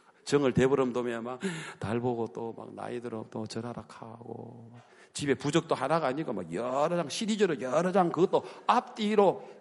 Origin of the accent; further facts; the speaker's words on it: Hapcheon, South Gyeongsang, South Korea; now in Daegu, South Korea; 합천이 고향이에요. 합천 가요. 합천에서 대구로 나와가지고 왜 나왔느냐? 우리 원래 고향이 있어요. 해인사 그 절 위에 하늘 아래 첫 동네예요.